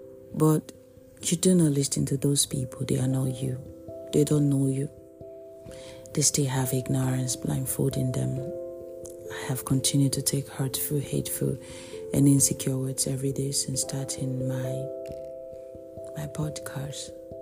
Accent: India; I'm Indian.

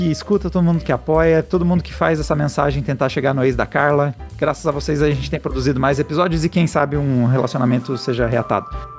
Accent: Santa Catarina, Brazil; accent: somewhat gaúcho; Eu sou do interior de Santa Catarina, às vezes puxa aquela coisa meio engauchada.

